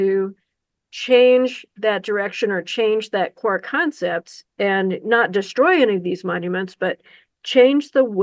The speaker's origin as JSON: {"language": "English", "region": "Missouri", "country": "United States", "tie": "born or raised there", "said": "So it referenced for me the caves that I used to explore whenever I was little growing up in the Ozarks of Missouri."}